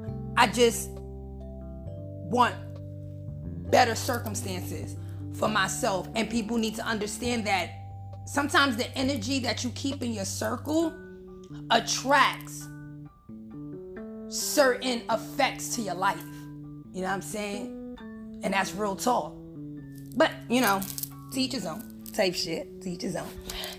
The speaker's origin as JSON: {"language": "English", "town": "Bronx", "region": "New York", "country": "United States", "tie": "born or raised there", "said": "hip-hop originated on the west side in Sedgwick Avenue in the South fucking Bronx, my hometown, okay?"}